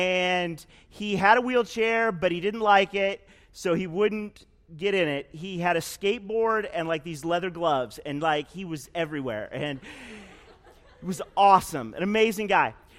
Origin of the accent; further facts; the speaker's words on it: Springfield, Oregon, United States; So I grew up in Springfield, Oregon, which is actually the actual town that Springfield, that the Simpsons lived in, was named after.